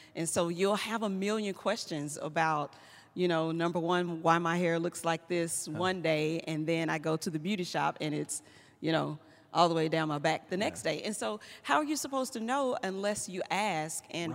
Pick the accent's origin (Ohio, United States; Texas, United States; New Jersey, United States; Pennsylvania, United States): Texas, United States; Dallas; I grew up in Oak Cliff, and so to me, everybody was there.